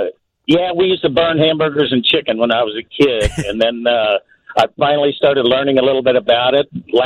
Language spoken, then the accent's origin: English; Kansas City, United States; I'm from Kansas City